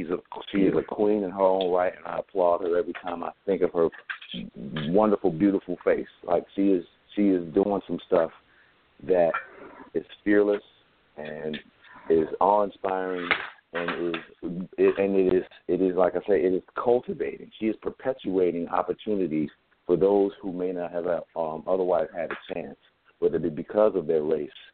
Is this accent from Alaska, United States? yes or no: no; Chicago, Illinois, United States; Yeah, in Chicago, my hometown.